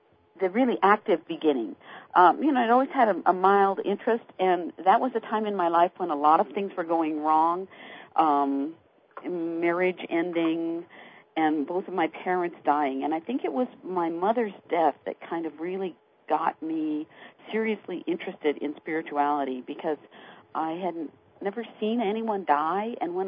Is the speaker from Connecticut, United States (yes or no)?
no; Los Angeles, California, United States; I'm originally from Los Angeles, and I was in the entertainment industry there.